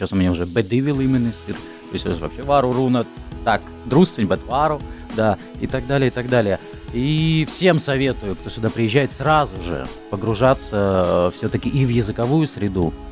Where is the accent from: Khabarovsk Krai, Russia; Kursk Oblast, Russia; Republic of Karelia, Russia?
Republic of Karelia, Russia; Petrozavodsk; moved away as an adult; now in Latvia; Приехал в Латвию 14 лет назад. А приехал я из Петрозаводска, это город столица Карелии.